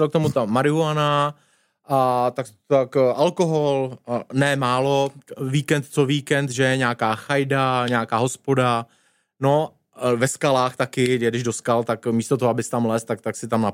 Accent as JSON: {"language": "Czech", "town": "Teplice", "region": "Ústí nad Labem Region", "country": "Czechia", "tie": "born or raised there", "said": "sklářský učňák u nás v Teplicích, rodnejch."}